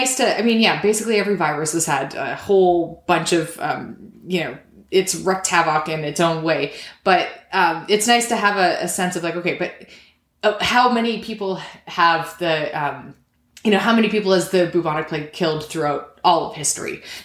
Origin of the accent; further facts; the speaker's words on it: Canada; I do as a Canadian